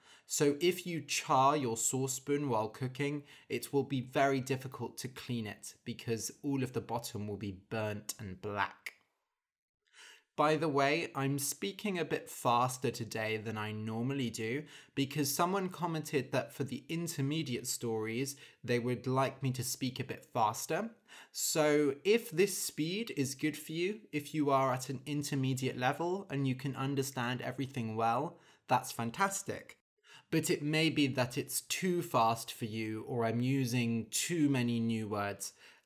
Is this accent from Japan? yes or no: no; United Kingdom; It is obvious to me as a British person